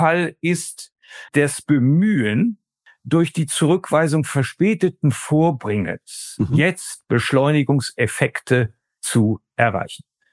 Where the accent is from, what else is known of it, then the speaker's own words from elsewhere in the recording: Brandenburg, Germany; als Brandenburger Anwalt